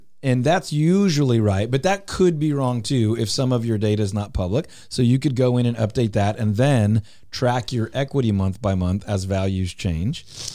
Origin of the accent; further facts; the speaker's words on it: Houston, Texas, United States; now in Dallas-Fort Worth, United States; I grew up in Houston. I went to college at Baylor and Waco. I made my way up here 20 years ago.